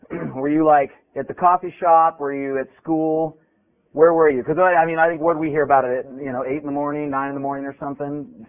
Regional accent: Grass Valley, California, United States; I'm from Grass Valley, California, which is about an hour out of Sacramento

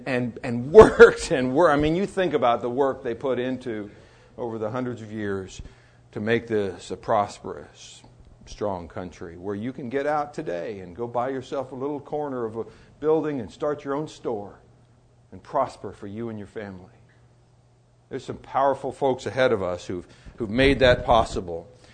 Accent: Petersburg, Alaska, United States; I grew up in Petersburg. Our family moved here in 59, and I grew up here. But now living in Alaska, we don't have this kind of history.

